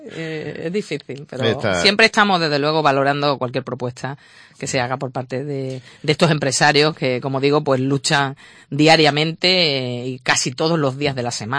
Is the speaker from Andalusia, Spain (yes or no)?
yes; Málaga, Andalusia, Spain